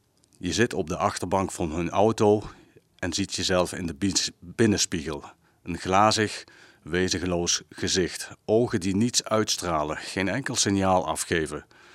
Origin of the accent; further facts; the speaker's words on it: Gennep, Limburg, Netherlands; also born or lived in Heerlen; 53 jaar, geboren in Heerlen, opgegroeid in Gennep en wonend in Ottersum.